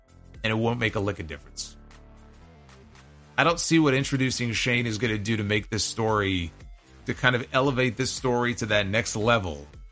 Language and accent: English; Kearny, New Jersey, United States; They are currently filming in my hometown of Kearney, New Jersey.